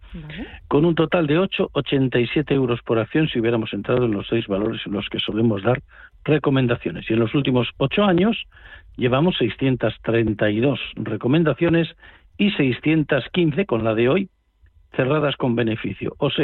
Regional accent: Madrid, Community of Madrid, Spain; Yo nací enfrente del Museo del Prado, soy más madrileño que nadie, solo me falta el pañuelo en el cuello y la gorra esa, y bailar el chotis.

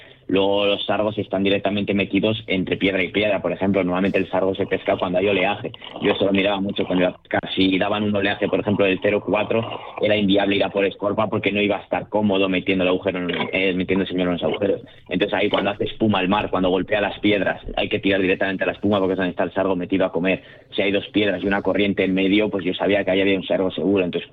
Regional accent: Valladolid, Castile and León, Spain; also born or lived in Valencia; yo aquí, por ejemplo, yo soy de Valladolid, aquí no se lleva tanto el rock fishing

